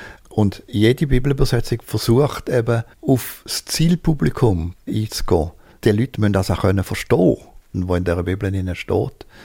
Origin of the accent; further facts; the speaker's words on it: Switzerland; Das erleben wir auch in der Schweiz auch. Dass unser Dialekt eigentlich das ist, was auch das Emotionale ausdrückt.